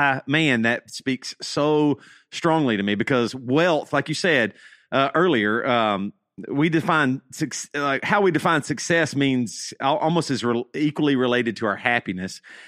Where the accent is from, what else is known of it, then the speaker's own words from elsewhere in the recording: South Carolina, United States; I'm from South Carolina.